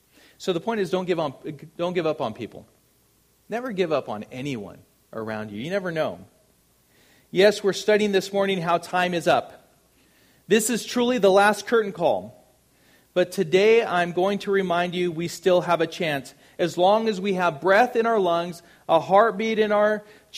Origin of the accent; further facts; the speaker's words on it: Colton, California, United States; You know, growing up in Colton and going to Colton High and taking part in the great activities that I participated